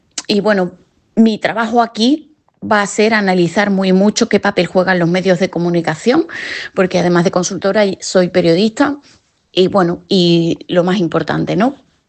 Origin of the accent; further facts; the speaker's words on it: Nerva, Andalusia, Spain; un pueblecito de 4.000 habitantes o de 5.000 habitantes, justo como del tamaño de mi pueblo, de Nerva